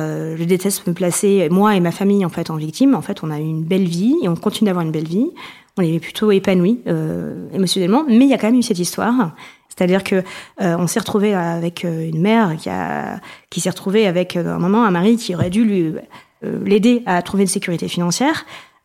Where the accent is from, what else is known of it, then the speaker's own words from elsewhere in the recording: Provence-Alpes-Côte d'Azur, France; now in Paris, France; j'ai 38 ans, j'habite à Paris, mais je viens de Provence.